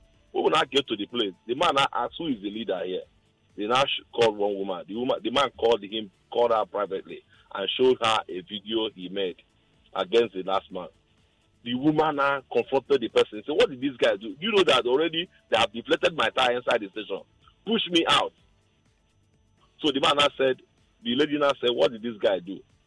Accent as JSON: {"language": "English", "region": "Imo", "country": "Nigeria", "said": "talk about what is happening in Imo State because I'm from Imo State."}